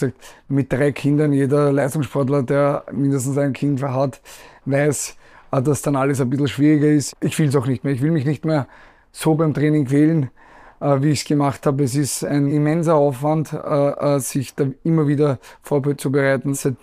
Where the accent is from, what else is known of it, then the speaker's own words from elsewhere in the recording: Vienna, Austria; In meinem kleinen Ghetto im 16. Bezirk, wo ich aufgewachsen bin, wo unser Verein ist, wo ich wohne oben am Wilhelminenberg